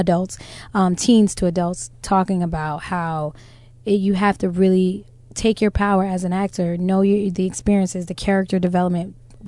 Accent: New Jersey, United States; No, in New Jersey, because I'm from Jersey.

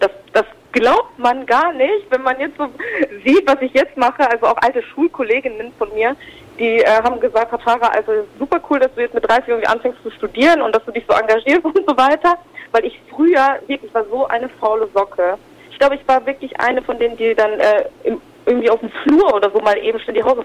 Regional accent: Hanover, Lower Saxony, Germany; ich komme ja auch ursprünglich aus Hannover

